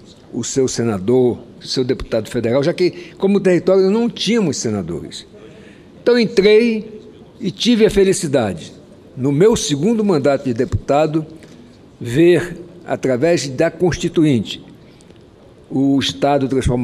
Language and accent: Portuguese; Roraima, Brazil; eu exerci a medicina lá no meu estado natal, Roraima